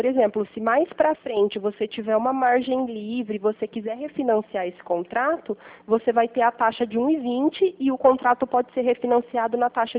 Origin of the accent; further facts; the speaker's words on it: Pirassununga, São Paulo, Brazil; Eu sou de Pirassununga, bem pertinho.